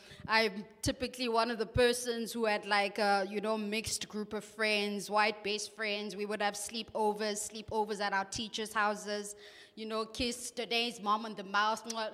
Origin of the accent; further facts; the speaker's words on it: Mdantsane, Eastern Cape, South Africa; So I grew up in Mdantsane in a location, but I went to a multiracial school.